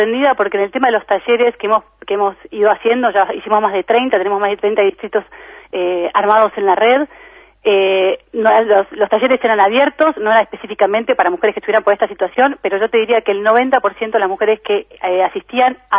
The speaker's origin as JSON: {"language": "Spanish", "town": "La Plata", "region": "Buenos Aires Province", "country": "Argentina", "tie": "born or raised there", "said": "yo soy platense, amo mi ciudad, me crié ahí"}